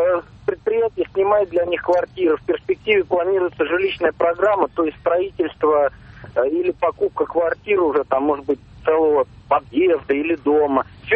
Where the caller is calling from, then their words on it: Tula, Tula Oblast, Russia; я из Тулы звоню.